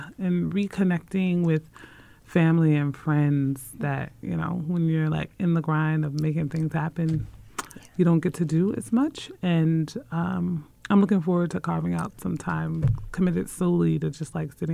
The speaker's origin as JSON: {"language": "English", "region": "New Jersey", "country": "United States", "tie": "born or raised there", "lives_now": "Syracuse, United States", "said": "Because growing up in New Jersey, and I do go home fairly often, and folks go, why are you in Syracuse?"}